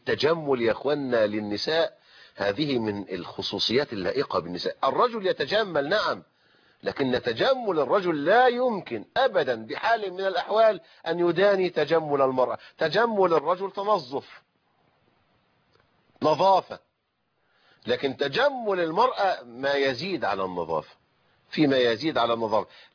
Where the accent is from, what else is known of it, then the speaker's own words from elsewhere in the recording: Egypt; زي ما عندنا في مصر الشهر العقاري.